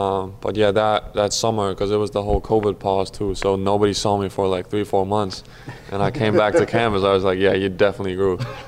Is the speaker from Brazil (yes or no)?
no; Berlin, Germany; So I went through all the youth program of Alba Berlin, which is my hometown team